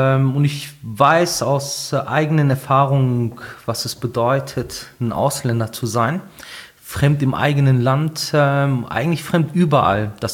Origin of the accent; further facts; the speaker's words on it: Bottrop, North Rhine-Westphalia, Germany; Genau, das ist Bottrop.